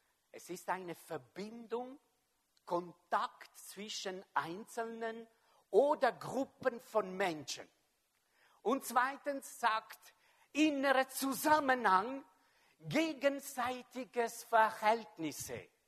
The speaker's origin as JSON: {"language": "German", "country": "Switzerland", "said": "Und wir als Schweizer, wir sind so Spezialist, wir sind versichert."}